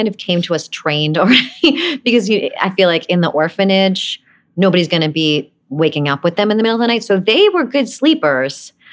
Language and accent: English; Brooklyn, New York, United States; accent: Brooklyn; Yes, I had a very strong Brooklyn accent.